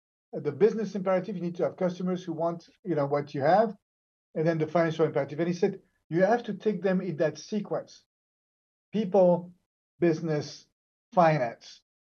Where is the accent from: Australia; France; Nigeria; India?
France; English is a second language; now in United States; So I was born and raised in France. I spent the majority of my adult life now in the U.S.